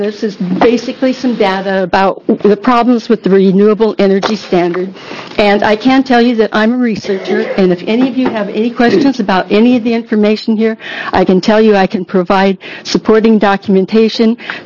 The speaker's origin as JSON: {"language": "English", "town": "La Grande", "region": "Oregon", "country": "United States", "said": "from La Grande, Oregon"}